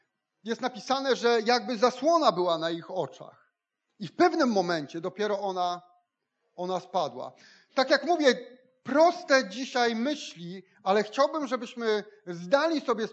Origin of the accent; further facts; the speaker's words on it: Gdynia, Pomeranian Voivodeship, Poland; born there; now in Giżycko, Poland; zdecydowałem, że zostaję w Giżycku, chociaż urodziłem się w Gdyni i chciałem wracać, ale zdecydowałem, że zostaję w Giżycku.